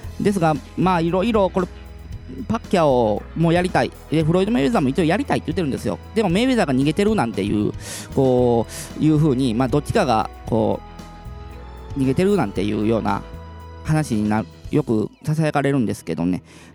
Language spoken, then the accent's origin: Japanese; Kochi, Japan; 地元高知県にいたんですけど、